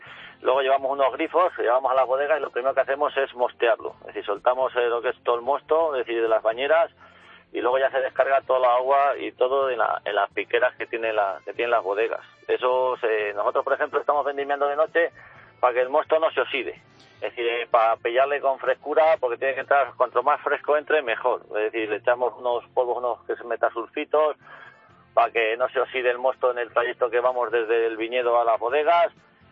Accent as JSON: {"language": "Spanish", "region": "Castile and León", "country": "Spain", "said": "yo no soy de Rueda, yo soy de un pueblecito de Arrodilana, uh-huh. Y más soy algo de alcalde. Un pueblecito de 140 habitantes, que está a 7 kilómetros de Mina del Campo, a 5 de La Seca y a 9 de Rueda."}